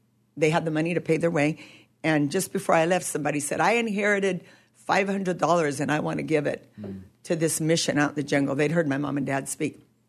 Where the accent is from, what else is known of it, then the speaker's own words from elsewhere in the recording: Colombia; also born or lived in Chile; I grew up in Colombia and in Chile with missionary parents